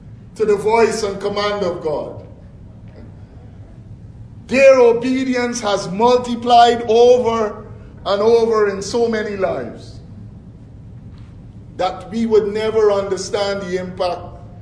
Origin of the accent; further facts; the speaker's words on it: Guyana; Linda is from my home country, Guyana.